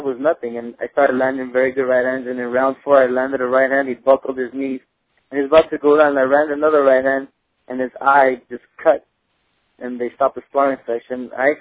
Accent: Glendale, United States; it's in my hometown of Glendale. And I represent Glendale

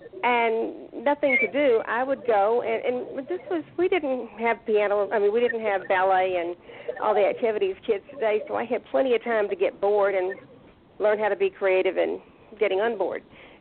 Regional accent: Alabama, United States; that is the down-home, blue-collar wisdom that I grew up with in South Alabama.

